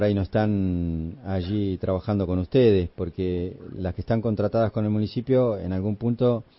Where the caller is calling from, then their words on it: Los Hornos, Buenos Aires Province, Argentina; de Los Hornos.